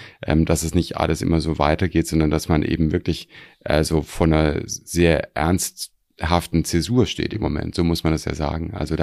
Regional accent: Baden-Württemberg, Germany; wo ich groß geworden bin, also das war komplettes CDU-Land, also aber einfach jetzt, also einfach in dem Ort, in dem ich groß geworden bin. Und das war schon, also Baden-Württemberg ist natürlich, das wissen wir, Ewigkeiten natürlich fest in CDU-Hand gewesen.

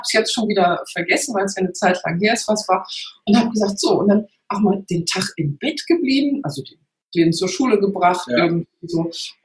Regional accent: North Rhine-Westphalia, Germany; ich komme aus der Nähe von Köln und wir haben ja das kölsche Grundgesetz.

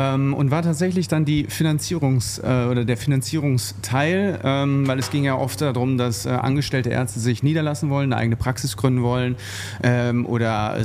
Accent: Dortmund, North Rhine-Westphalia, Germany; now in Stuttgart, Germany; Ursprünglich bin ich oben aus Dortmund. Hm. Und dann hat es mich durch Zufall eigentlich nach Stuttgart verschlagen. Und deswegen kein gebürtiger Schwabe, wie sagt man, neigeschmeckt mittlerweile.

